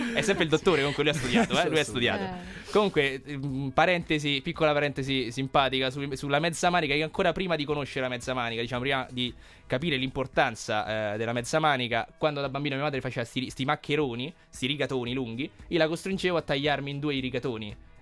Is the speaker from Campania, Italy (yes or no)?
no; Rome, Lazio, Italy; la carbonara è una cosa a cui noi da romani siamo molto legati